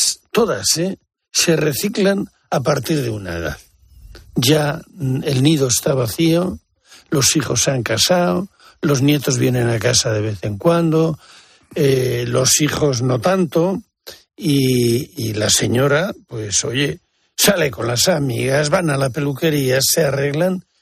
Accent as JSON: {"language": "Spanish", "region": "Cantabria", "country": "Spain", "tie": "born there", "said": "Porque yo soy un beatillo de Liébana. O Beatuco, que dicen por allí."}